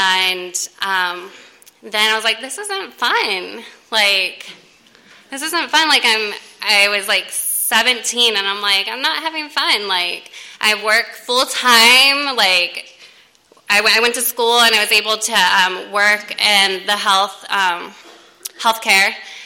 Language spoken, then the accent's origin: English; San Diego, California, United States; I grew up in South San Diego, so I was the only white girl.